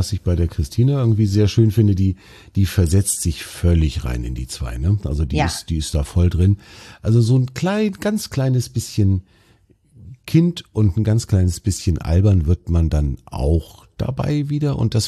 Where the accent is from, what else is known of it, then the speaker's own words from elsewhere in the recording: Baltic coast, Germany; Ich bin ja selber an der Ostsee aufgewachsen.